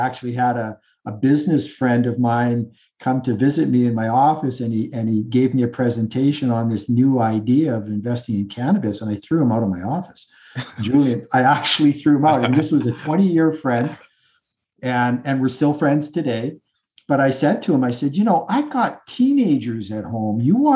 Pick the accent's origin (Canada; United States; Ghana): Canada; I'm Canadian.